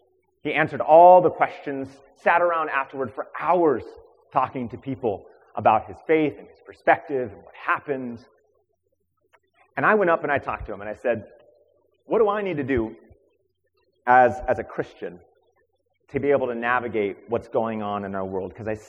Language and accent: English; Los Angeles, California, United States; I grew up in Los Angeles, California.